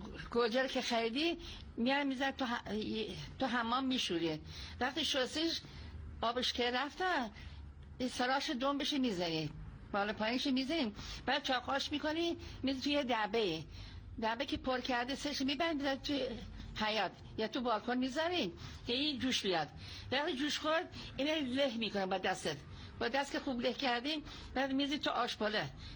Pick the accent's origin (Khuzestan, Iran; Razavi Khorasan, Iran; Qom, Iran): Khuzestan, Iran; اهل خوزستان هستم.